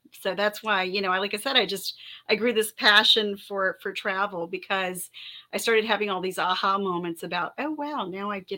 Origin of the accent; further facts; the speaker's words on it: East Coast, United States; also born or lived in Europe; now in Texas, United States; I grew up on the East Coast, which of course is culturally different here from here in Texas where I live now.